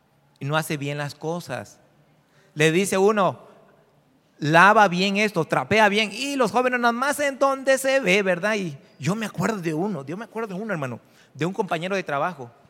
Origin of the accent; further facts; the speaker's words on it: Veracruz, Mexico; En mi tierra no. En Veracruz no es una ofensa.